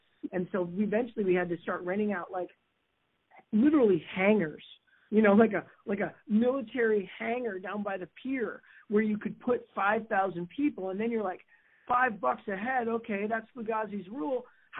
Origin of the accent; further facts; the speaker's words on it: San Francisco, California, United States; hey, we're from San Francisco. I got some guys from bands here.